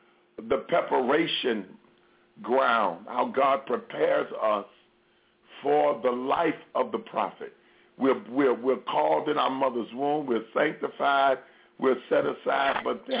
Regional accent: Chicago, Illinois, United States; all the way from Aurora, Illinois, right outside of my hometown, Chicago, in the Midwest there.

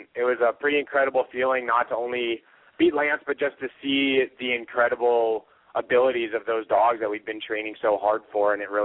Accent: Minnesota, United States; born there; moved away as an adult; also born or lived in Michigan; I was born in Minnesota and then ended up starting to guide dog sledding trips at around 19 years old in Michigan

